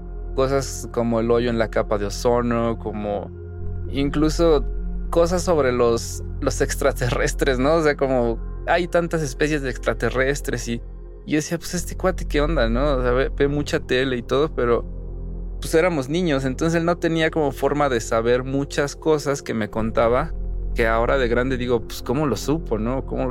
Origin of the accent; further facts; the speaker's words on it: La Piedad, Michoacán, Mexico; also born or lived in Encarnación de Díaz; now in Mexico City, Mexico; Viví mi infancia fuera de la Ciudad de México. Nací aquí, pero vivimos en La Piedad, Michoacán y en Encarnación de Díaz, Jalisco, un pueblito conocido como La Chona.